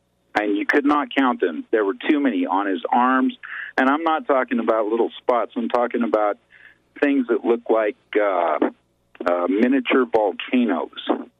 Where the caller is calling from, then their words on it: Colorado, United States; I'm calling from Colorado.